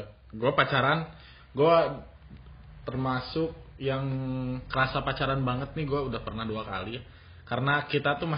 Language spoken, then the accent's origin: Indonesian; Central Java, Indonesia; Jadi kalau misalkan ada teman-teman orang Jawa Tengah, saya juga orang Jawa Tengah